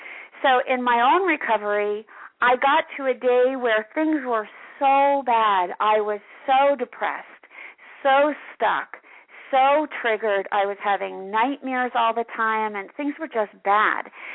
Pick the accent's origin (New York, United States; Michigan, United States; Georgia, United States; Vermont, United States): New York, United States; New York City; And you know, I'm from New York City, so that's like, you know, club dancing.